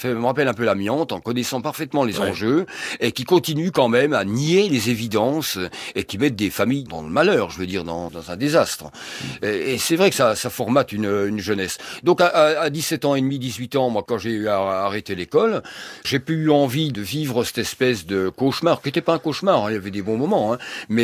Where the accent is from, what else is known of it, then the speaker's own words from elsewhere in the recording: Cherbourg, Normandy, France; born there; Moi, je suis né à Cherbourg … parce qu'à Saint-Brieuc, où il était né, donc d'origine bretonne, à Saint-Brieuc